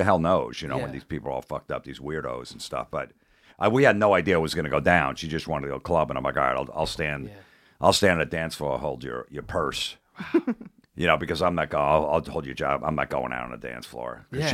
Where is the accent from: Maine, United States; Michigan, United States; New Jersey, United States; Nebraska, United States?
New Jersey, United States; In Jersey.